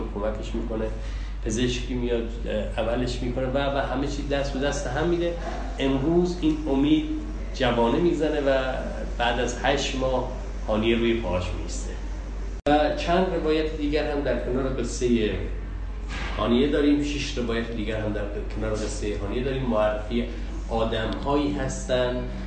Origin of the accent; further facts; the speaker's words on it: Iran; یک چیزی بود که به خود من به عنوان یک ایرانی امید بخشید، اینکه ایرانی ها پشت هم هستن.